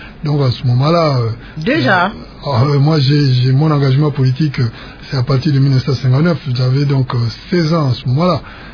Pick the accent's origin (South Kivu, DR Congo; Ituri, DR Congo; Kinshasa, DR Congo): Kinshasa, DR Congo; born there; Moi, je suis né ici à Léopoldville à l'époque. Maintenant, on dit qu'il sait ça, mais moi, je suis né en 1943.